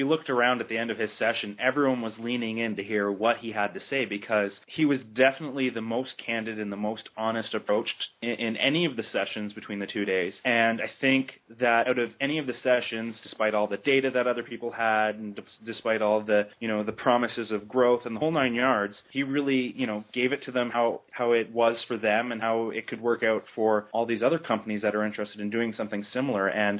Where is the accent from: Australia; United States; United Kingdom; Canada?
Canada; We're pretty much the only country that's paranoid about this kind of thing. And whether or not we're Canadian doesn't really matter if we produce great content.